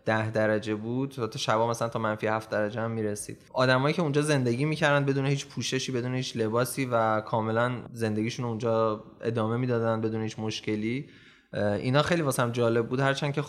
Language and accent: Persian; Tehran, Tehran Province, Iran; born there; 26 سالمه، متولد تهران هستم.